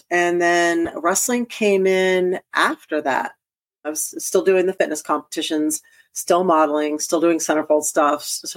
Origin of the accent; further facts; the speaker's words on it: Philadelphia, Pennsylvania, United States; I grew up in Philadelphia. I could get into any club I wanted to and drink.